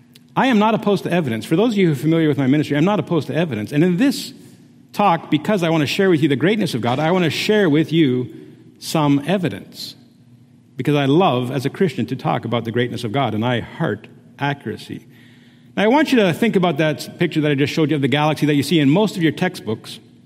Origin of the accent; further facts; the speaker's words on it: Canada; I have a Dutch heritage. I was born and raised in Canada, but my parents are Dutch. My father's actually from Indonesia, but it's a Dutch colony there.